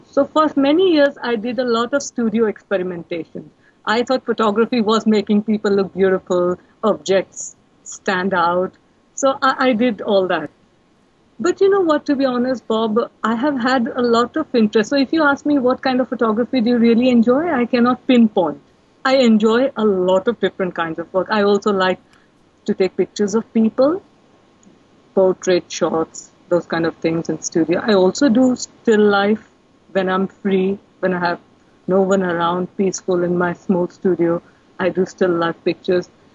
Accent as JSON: {"language": "English", "town": "Pilani", "region": "Rajasthan", "country": "India", "tie": "born or raised there", "also_born_or_lived": "Bombay / Jaipur / Ahmedabad", "said": "I was born in India, in a small town called Pilani, which falls in Rajasthan state. It's on the northwest of India. It's called the desert state of India. And so I have spent some years there, but I've mainly lived in big cities like Bombay and Jaipur and Ahmedabad"}